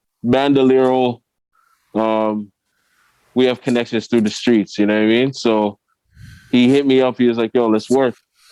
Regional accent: Toronto, Ontario, Canada; Well, I'm from Toronto, originally from the east side, but I grew up in the west end, the dark side.

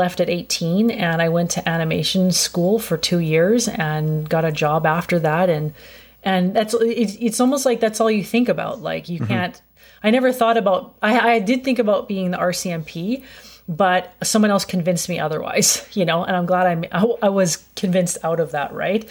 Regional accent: Los Angeles, California, United States; Maybe it's because I'm from Los Angeles and you kind of get more of that kind of exposure, right?

